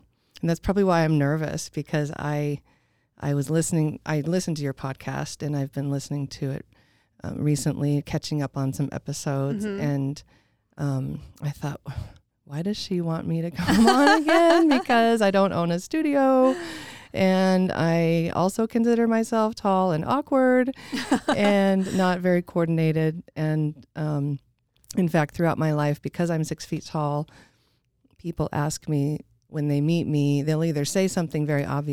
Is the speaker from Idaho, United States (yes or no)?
yes; Boise, Idaho, United States; also born or lived in Walla Walla, United States; I grew up here in Boise. There's a couple of us left, I think, that can claim that title.